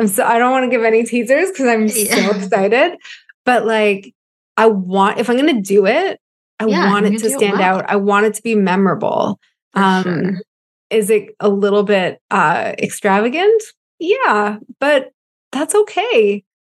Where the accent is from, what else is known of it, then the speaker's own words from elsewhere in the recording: Canada; I don't think that's because I'm Canadian.